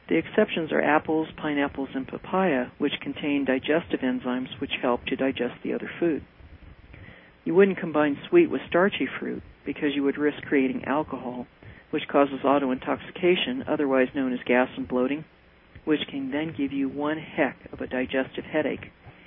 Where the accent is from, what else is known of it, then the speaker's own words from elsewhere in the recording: California, United States; Luckily, I grew up in California, so had ready access to fresh seafood and organic fruits and vegetables.